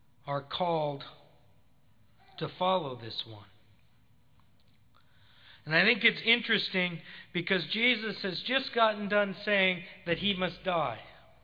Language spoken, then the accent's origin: English; Cloquet, Minnesota, United States; at one of my houses that I grew up in Cloquet, there was a big tree out there.